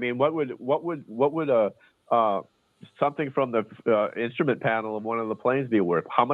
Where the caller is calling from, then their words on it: Arizona, United States; in Arizona.